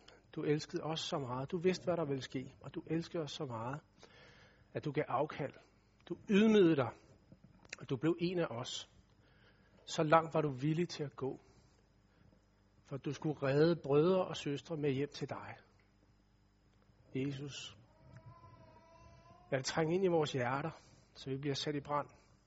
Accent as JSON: {"language": "Danish", "region": "Capital Region of Denmark", "country": "Denmark", "accent": "Copenhagen", "said": "jeg taler sådan lidt københavnsk, og jeg taler også lidt hurtigt."}